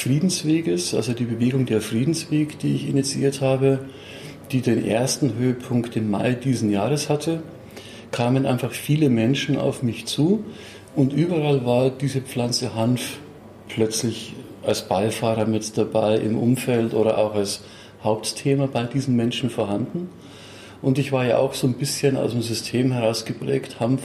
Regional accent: Munich, Bavaria, Germany; born there; Ich bin 1963 in München geboren

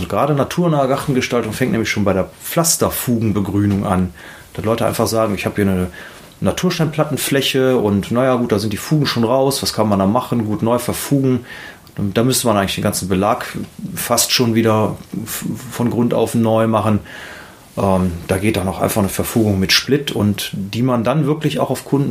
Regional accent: Willich, North Rhine-Westphalia, Germany; Ich komme aus Willig und bin 46 Jahre alt.

